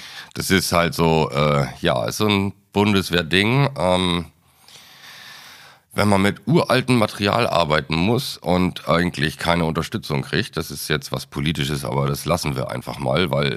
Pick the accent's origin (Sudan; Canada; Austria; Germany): Germany; Hamburg; Ja, tatsächlich, wenn einige fragen, was ich hier unten mache als Hamburger oder warum ich hier unten bin